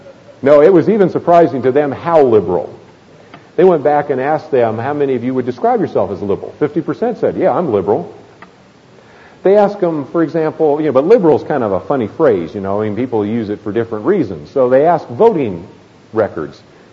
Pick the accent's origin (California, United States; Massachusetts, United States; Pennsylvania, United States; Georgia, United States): California, United States; Berkeley; born there; Now, I was born in Berkeley, California. I grew up in the free speech movement, so I know what those are like.